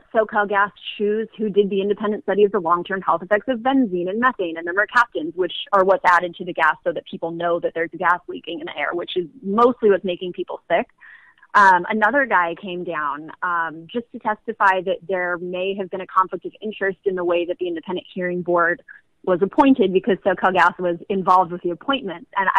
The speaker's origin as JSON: {"language": "English", "town": "Granada Hills", "region": "California", "country": "United States", "tie": "born or raised there", "said": "I grew up in Granada Hills"}